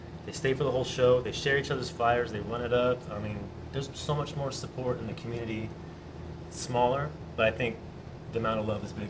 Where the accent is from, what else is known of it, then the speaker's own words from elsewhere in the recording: Arizona, United States; now in Jackson, United States; I'm new to the whole Jackson scene. I'm actually from Arizona.